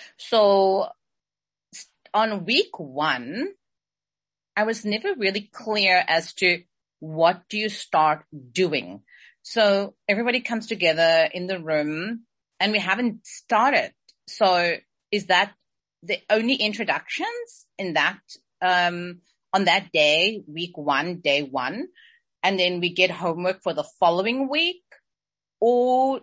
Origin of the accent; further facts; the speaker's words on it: South Africa; I'm from South Africa